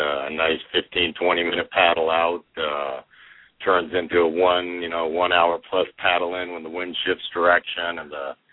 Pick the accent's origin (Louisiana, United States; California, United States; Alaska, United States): Alaska, United States; And then I kind of moved back to Alaska, my home state, started looking around